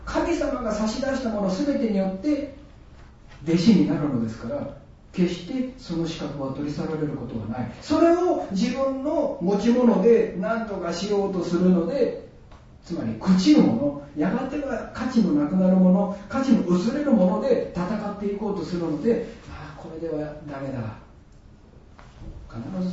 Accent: Takatsuki, Osaka, Japan; 私の出身地である高槻の戦国時代の時の城主

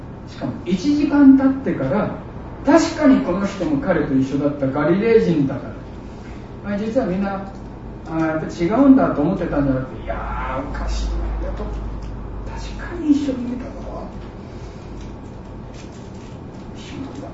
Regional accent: Osaka, Japan; 私もごくごくたまに言われます。大阪出身ですって言われたら、じゃあなんか面白いこと言えるってみたいな

